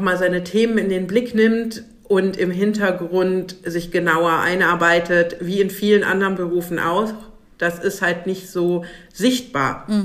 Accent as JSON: {"language": "German", "town": "Bonn", "region": "North Rhine-Westphalia", "country": "Germany", "said": "Ich bin aus Bonn"}